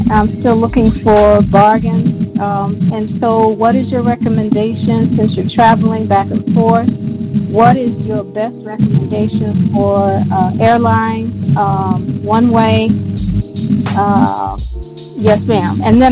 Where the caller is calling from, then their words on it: Atlanta, Georgia, United States; I'm calling from Atlanta, Georgia.